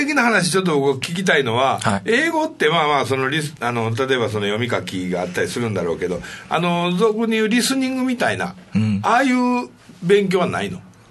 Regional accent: Osaka, Japan; ってことは、俺ら大阪から来てる人間としては、ちょっと早いのかな

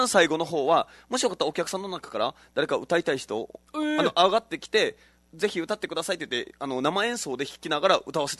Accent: Kagoshima, Japan; この僕、まあそのね、鹿児島出身ということで

